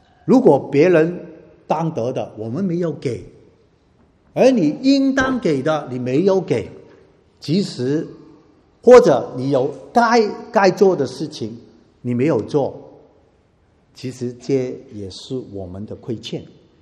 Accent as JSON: {"language": "Chinese", "country": "Hong Kong", "tie": "born or raised there", "lives_now": "Australia", "said": "现在香港虽然是我土生土长的"}